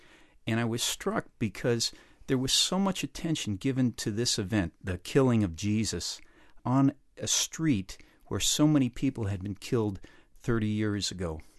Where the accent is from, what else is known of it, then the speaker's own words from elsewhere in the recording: Pennsylvania, United States; I grew up in Pennsylvania, and one thing that people everywhere east of Ohio do during the summertime is they vacation at the shore.